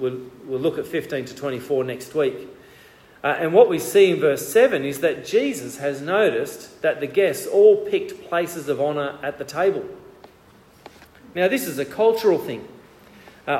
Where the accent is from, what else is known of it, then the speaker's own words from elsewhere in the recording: Australia; Now, I think what I was doing was being very Australian.